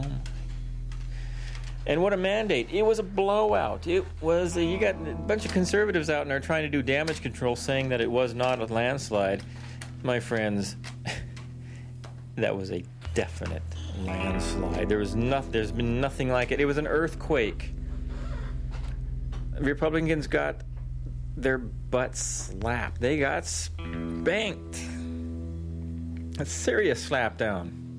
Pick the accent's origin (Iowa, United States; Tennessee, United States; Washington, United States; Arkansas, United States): Washington, United States; Tacoma; also born or lived in Gig Harbor / Seattle; now in Canada; I told you they're a band from Tacoma, my hometown, Washington, where I was raised until I was about 12, and then we moved to Gig Harbor, Washington, and then eventually lived in Seattle for a while, and then before moving up to Canada